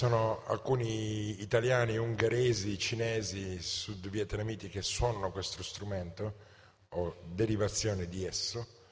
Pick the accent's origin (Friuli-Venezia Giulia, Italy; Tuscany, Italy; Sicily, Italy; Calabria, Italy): Sicily, Italy; Nicosia; Io invece sono di Nicosia in Sicilia.